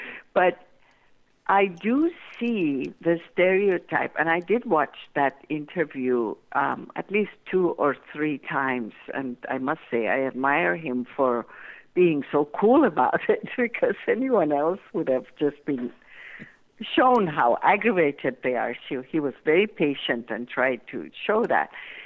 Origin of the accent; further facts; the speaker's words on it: Iran; I happen to be born and raised in Iran